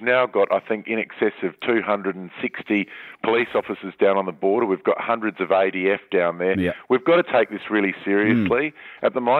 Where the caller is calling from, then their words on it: Rawnsley Park, South Australia, Australia; I'm calling from Rawnsley Park up in the Flinders Ranges.